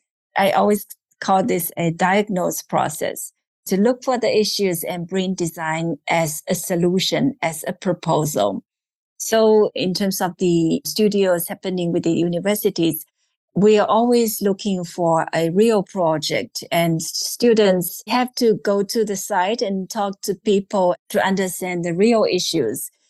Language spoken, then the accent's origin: English; Fujian, China; English is a second language; instead of going out, I'm actually going back to my hometown. Our current project is actually just right in my home city. We have worked with a small island. It's called Meizhou Island.